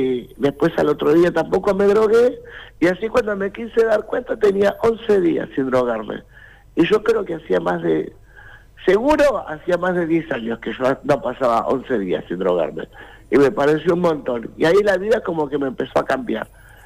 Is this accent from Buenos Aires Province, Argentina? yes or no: yes; La Matanza, Buenos Aires Province, Argentina; Yo soy de Buenos Aires, de La Matanza.